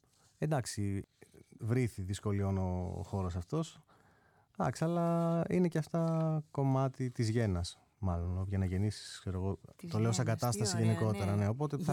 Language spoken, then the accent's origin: Greek; Monemvasia, Peloponnese, Greece; Πήρα σε κάποια φάση την κιθάρα μου και πήγα και έπαιξα και στον τόπο μου στη Μονεβασιά.